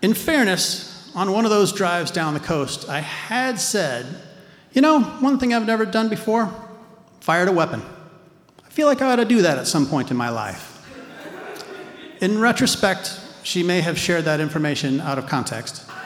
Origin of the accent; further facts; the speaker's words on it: Chicago, Illinois, United States; Now, I grew up in Chicago, and we hated guns.